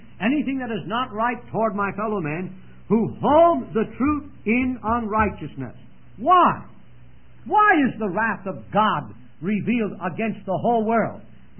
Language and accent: English; Philadelphia, Pennsylvania, United States; Where are you from? Philadelphia area in Pennsylvania.